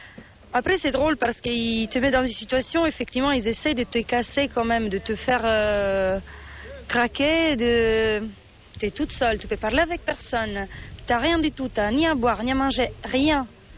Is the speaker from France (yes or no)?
no; Italy; En plus, je ne suis pas française, je suis italienne.